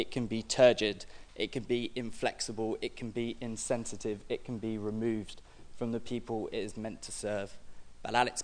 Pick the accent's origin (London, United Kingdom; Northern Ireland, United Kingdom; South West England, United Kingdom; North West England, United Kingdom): London, United Kingdom; I was born on the White City Estate, Madam Mayor, and I can tell you firsthand what a wonderful experience I had growing up.